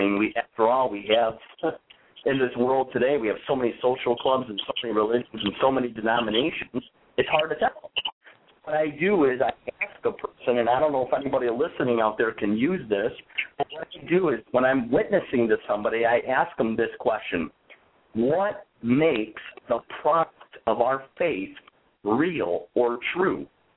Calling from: New York, United States; I'm out of New York.

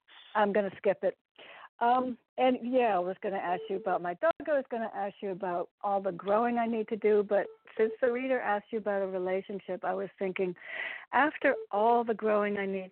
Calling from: Connecticut, United States; in Connecticut.

